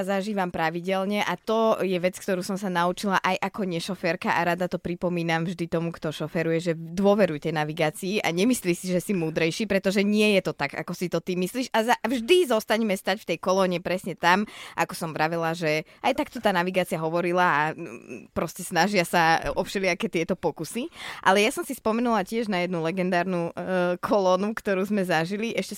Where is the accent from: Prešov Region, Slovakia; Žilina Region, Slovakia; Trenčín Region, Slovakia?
Trenčín Region, Slovakia; Stankovce; ja som vlastne z Trenčína, teda zo Stankoviec pri Trenčine